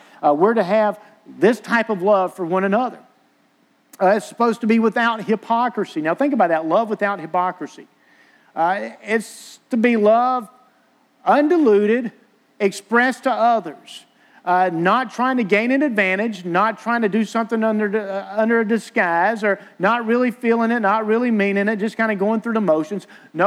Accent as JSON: {"language": "English", "town": "Vidalia", "region": "Georgia", "country": "United States", "said": "I'm from South Georgia. I'm from Vidalia."}